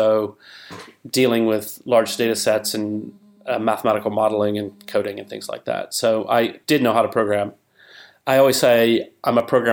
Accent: Alabama, United States; Yeah. I'm from Alabama originally.

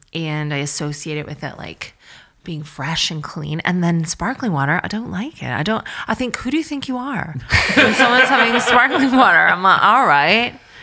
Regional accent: Canada; Well, because I'm from Canada.

